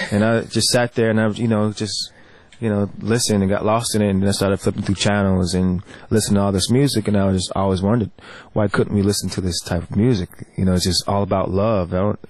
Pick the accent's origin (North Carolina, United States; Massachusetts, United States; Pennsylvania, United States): North Carolina, United States; also born or lived in Texas / Alaska / Tulsa; now in Los Angeles, United States; So I was born in Texas. We traveled from Alaska to Tulsa to North Carolina. That's where I was pretty much bred, in North Carolina, raised there.